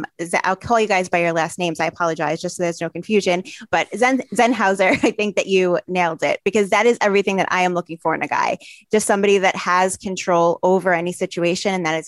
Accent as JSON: {"language": "English", "town": "Brooklyn", "region": "New York", "country": "United States", "tie": "born or raised there", "accent": "New York", "said": "growing up in Brooklyn, when I hear, even though I don't think to other people it's sexy, but to me, it's comforting to hear a fellow like New Yorker accent."}